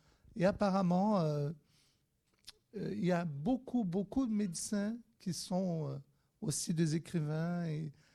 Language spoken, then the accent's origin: French; Brazil; French is a second language; now in Poitiers, France; Moi, je suis brésilien, je suis là, je suis doctorant à l'Université de Poitiers. Et bon, je suis professeur aussi au Brésil.